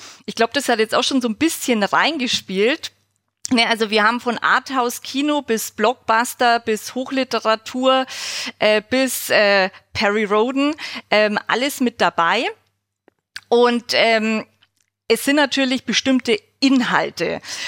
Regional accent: Munich, Bavaria, Germany; now in Berlin, Germany; ich komme aus Bayern, das glaube ich, hört man auch, aus München, wohlgemerkt, das ist ja auch sehr wichtig für die Bayern. Aber ich bin wohnhaft in Berlin und das auch schon fast 10 Jahre.

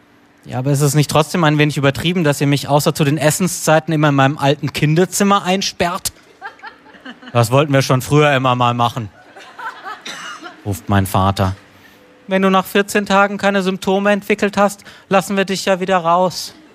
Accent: Freiburg, Baden-Württemberg, Germany; Meine Mutter ruft aus meiner Heimatstadt Freiburg an.

